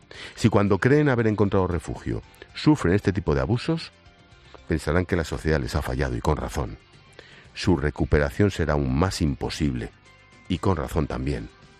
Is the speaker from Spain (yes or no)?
yes; Spain; lo siento, como español, aquí la marca Pablo Iglesias.